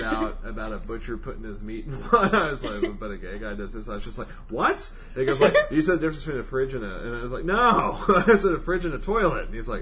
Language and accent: English; United States; And then I got up and I did my laundry. Because I'm an American.